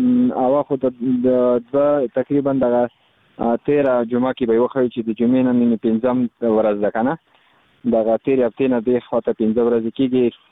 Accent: Khost, Afghanistan; بس زه خو د خوست ولایت مربوط یم، مرکز اوسیدونکی یم.

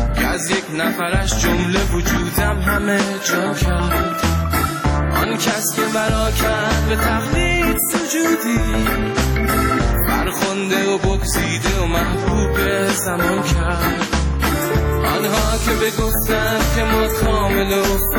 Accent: North, Iran; خودم شمالیم.

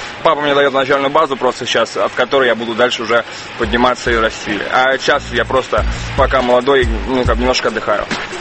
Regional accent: Moscow, Russia; В Москве хорошо живется, я коренной житель Москвы, родился здесь, вырос.

